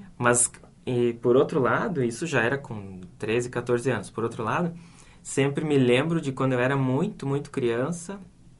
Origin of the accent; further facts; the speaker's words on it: Erechim, Rio Grande do Sul, Brazil; now in Porto Alegre, Brazil; apesar de não ter cantado muito em coral na minha juventude, assim, lá em Erechim, só depois dos 20 anos, quando vim para Porto Alegre